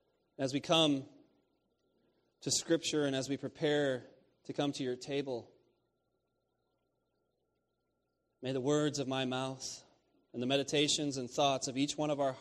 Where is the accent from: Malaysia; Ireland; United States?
United States; Rockford, Illinois; I grew up in Rockford, Illinois, and our biggest hometown hero in Rockford, Illinois is